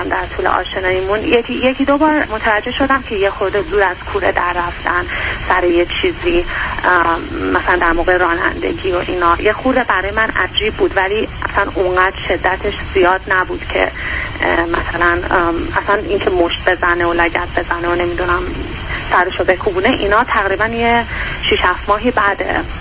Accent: Dubai, United Arab Emirates; من اینجا به دنیا آمدم، اینجا بزرگ شدم

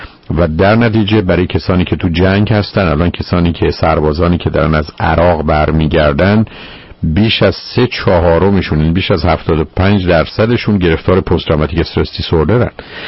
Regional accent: Iran; غالب ما ایرانیام

